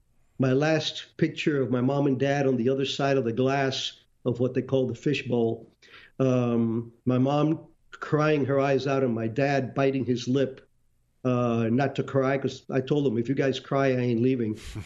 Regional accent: Cuba; I was born in Cuba, 1951. I was there when the Castro revolution was going on.

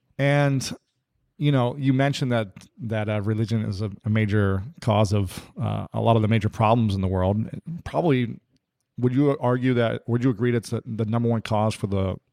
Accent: Ohio, United States; now in Los Angeles, United States; I'm in LA right now, so I really miss the Midwest. I'm from Ohio.

